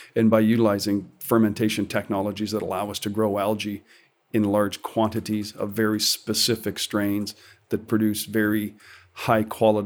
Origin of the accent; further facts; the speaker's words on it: Canada; being a Canadian